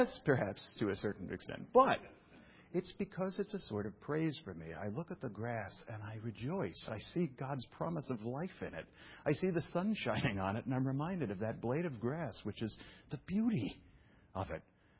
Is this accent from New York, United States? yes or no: yes; Brooklyn, New York, United States; this is the reason I'm from Brooklyn. I'm deprived. I never had grass when I was a kid. We don't have grass in Brooklyn.